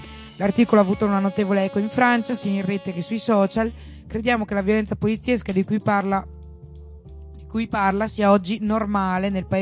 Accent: Verona, Veneto, Italy; born there; No, sono nata a Verona.

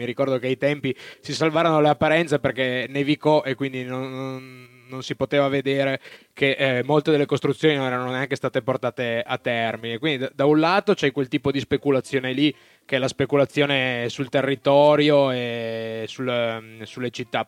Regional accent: Piedmont, Italy; Io sono cresciuto vicino a Torino

